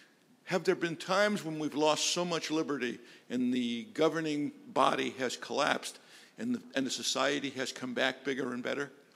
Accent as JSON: {"language": "English", "country": "United States", "said": "One of the things that's very troubling to me as an American"}